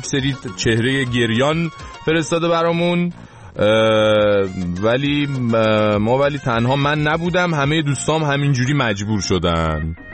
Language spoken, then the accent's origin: Persian; Iran; ما ایرانیام